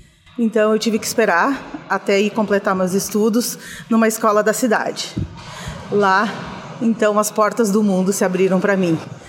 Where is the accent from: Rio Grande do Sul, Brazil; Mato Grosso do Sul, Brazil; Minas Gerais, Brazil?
Rio Grande do Sul, Brazil; Santa Cruz do Sul; eu sou da cidade de Santa Cruz do Sul, no estado do Rio Grande do Sul.